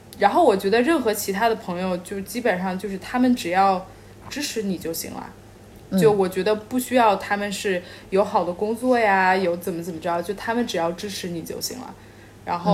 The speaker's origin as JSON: {"language": "Chinese", "region": "Beijing", "country": "China", "tie": "born or raised there", "also_born_or_lived": "United States", "said": "因为我在北京长大嘛"}